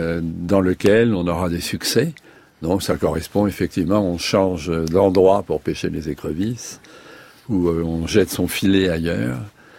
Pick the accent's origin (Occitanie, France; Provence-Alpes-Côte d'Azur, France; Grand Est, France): Grand Est, France; Strasbourg; Je viens de Strasbourg.